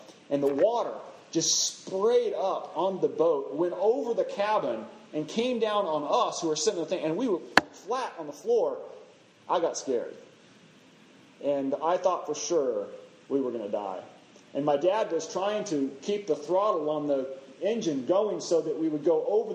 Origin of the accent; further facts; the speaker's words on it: Juneau, Alaska, United States; I remember when I was growing up in Juneau, Alaska, I had all kinds of opportunity to go out on the water on a regular basis.